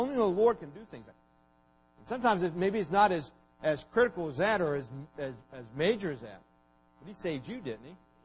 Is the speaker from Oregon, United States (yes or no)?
no; Bertha Hill, West Virginia, United States; when I grew up in West Virginia, Bertha Hill, there were two groups, two families who were considered the worst of the worst.